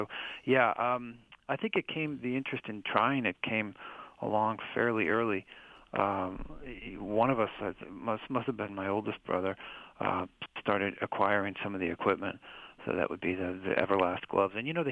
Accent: Midwest, United States; I grew up in the Midwest, and we were just driving around looking at colleges for my older sister

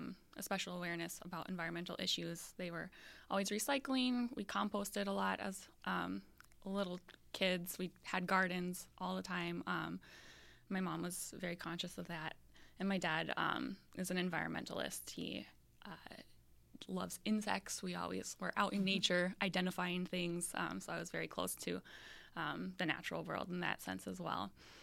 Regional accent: Montana, United States; So I'm originally from Montana. That's where my family is.

